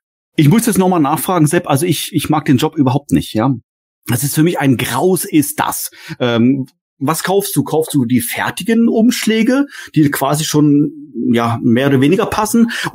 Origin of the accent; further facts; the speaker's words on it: Lower Saxony, Germany; Ich komme selber ja auch aus Norddeutschland, zwar nicht ganz so nördlich wie der Gordon